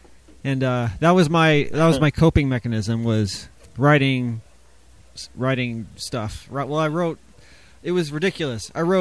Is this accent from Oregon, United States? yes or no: yes; Portland, Oregon, United States; now in North Hollywood, United States; No, I grew up in Portland, Oregon.